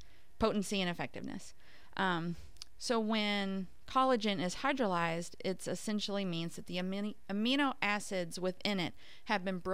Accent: Kentucky, United States; I'm from Kentucky. I say bovine.

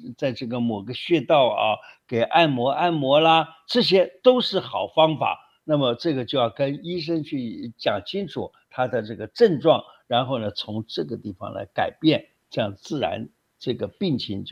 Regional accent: China; 我们中国人不是有这么一句话

